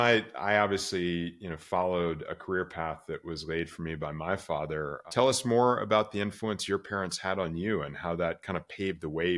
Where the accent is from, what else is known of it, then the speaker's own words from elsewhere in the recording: Dallas, Texas, United States; My hometown airline here in Dallas.